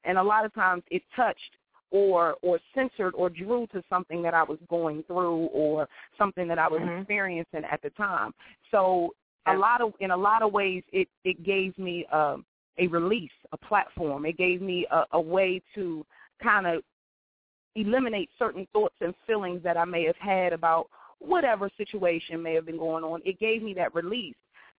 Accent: Landover, Maryland, United States; That's right. I'm from Landover. I'm from Maryland. Absolutely.

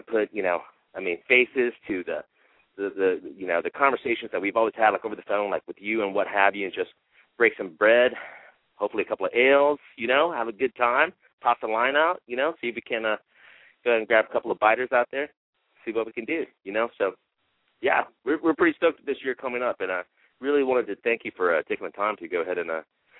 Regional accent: Merritt Island, Florida, United States; And, I mean, we grew up in Merritt Island, so it was just easy to hook up with some friends.

